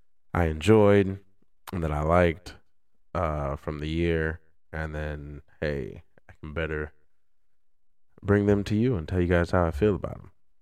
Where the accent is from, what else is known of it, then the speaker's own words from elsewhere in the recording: Mount Clemens, Michigan, United States; It is in my hometown of Mount Clemens at the Stadium Nightclub.